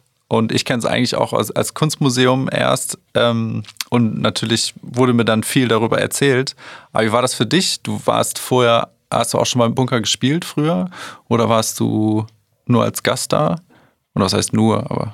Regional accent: West Germany, Germany; ich komme aus Westdeutschland, bin ein 90er-Kind.

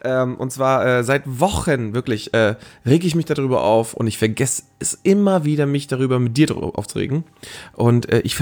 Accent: Schleswig-Holstein, Germany; Ich komme aus Schleswig-Holstein.

